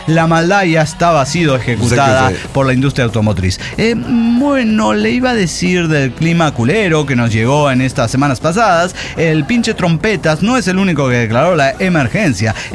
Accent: Puebla, Mexico; de Puebla.

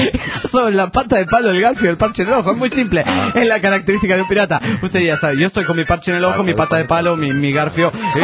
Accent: Rosario, Santa Fe, Argentina; de Rosario, Argentina, para participar del chistorete

